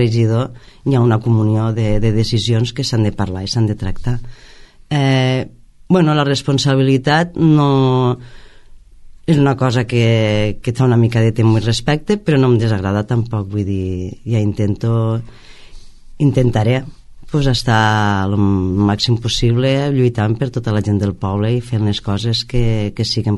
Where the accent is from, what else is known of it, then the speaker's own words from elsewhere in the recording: Amposta, Catalonia, Spain; born there; now in Roquetes, Spain; Soc nascuda a Amposta, però, vamos, porto 30 anys aquí al poble i me considero ja roquetera.